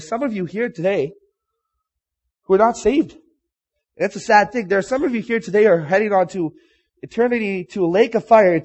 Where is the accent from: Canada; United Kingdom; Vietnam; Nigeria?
Canada; Sudbury, Ontario; I am from Sudbury.